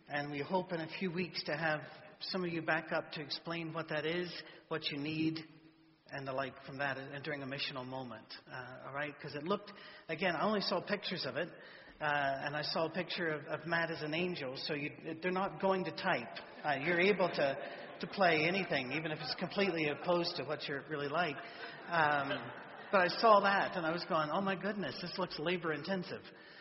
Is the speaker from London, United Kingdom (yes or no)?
no; Scotland, United Kingdom; I'm a Scotsman, so I got to ask, this sounds expensive.